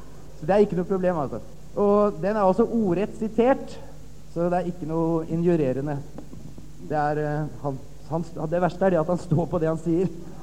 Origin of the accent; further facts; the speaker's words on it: Horten, Vestfold, Norway; Hjemme i Horten så har vi en lokalavis som heter Gjengangeren.